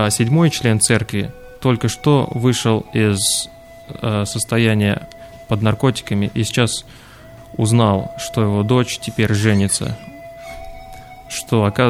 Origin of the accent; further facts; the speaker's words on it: Russia; мы русские, например, я сам из Братства Совета Церквей